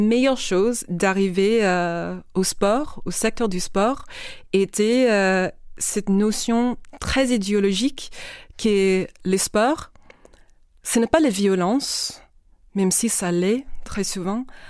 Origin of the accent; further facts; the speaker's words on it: United States; Tu sais, je suis américaine.